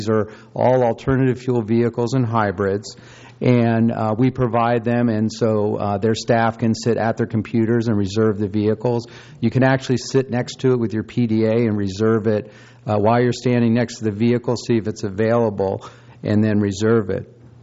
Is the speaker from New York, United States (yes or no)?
no; San Luis Obispo, California, United States; I'm from San Luis Obispo, and I'm the CEO of Funride.